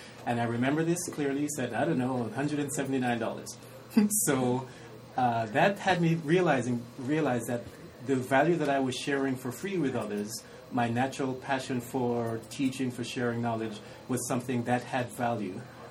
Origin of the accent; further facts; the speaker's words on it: Jamaica; I'm originally from Jamaica